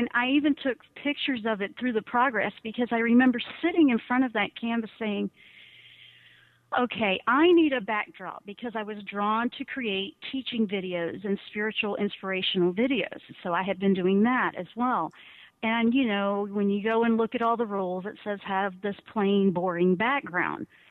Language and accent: English; Southeast, United States; I grew up in the South. Southeast, where it's a little more like, oh, that's not cool.